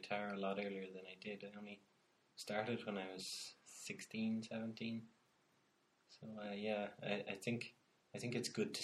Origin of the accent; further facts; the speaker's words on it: Athlone, Leinster, Ireland; now in Radom, Poland; I'm from Ireland, right about the middle of Ireland.